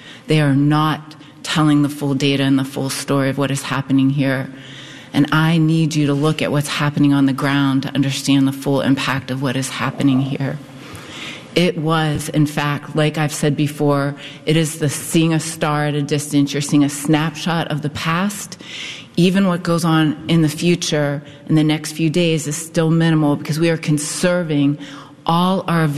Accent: Youngstown, Ohio, United States; He's from where I grew up in Youngstown, and he's passionate about helping the folks in that area

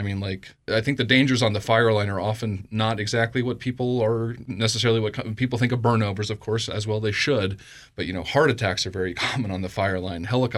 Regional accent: Pocatello, Idaho, United States; also born or lived in Southern Arizona, United States / Northern Mexico; And then I'm from Idaho, grew up in Southeast Idaho here in Pocatello. I'm a hometown boy, very proud of it, but was out of the state for quite some time.

